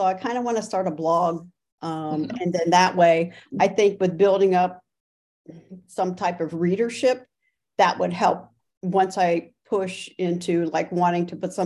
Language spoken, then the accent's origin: English; Ohio, United States; I am actually from Athens County. I was born and raised there for many, many years. I do live in north of Columbus now